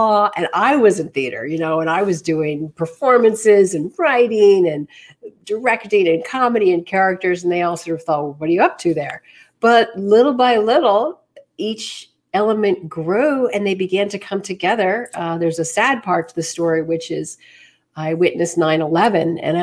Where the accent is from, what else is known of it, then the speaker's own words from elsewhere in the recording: Manhattan, New York, United States; I left for many years, but I came back. So, you know, I was born and bred right here in the city.